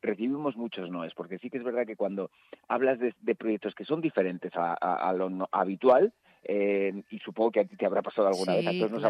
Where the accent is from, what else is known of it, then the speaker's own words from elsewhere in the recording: La Rioja, Spain; moved away as an adult; now in Madrid, Spain; los riojanos somos muy tercos y, bueno, y además es que yo me considero muy riojano. Es verdad que llevo muchos años en Madrid, amo Madrid